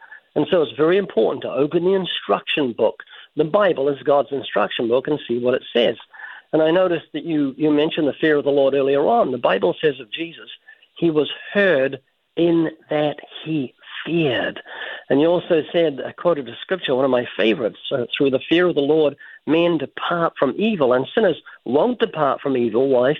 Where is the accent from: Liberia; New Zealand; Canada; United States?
New Zealand; moved away; I'm from New Zealand, and when I lived in New Zealand 30-something years ago, the police didn't have guns.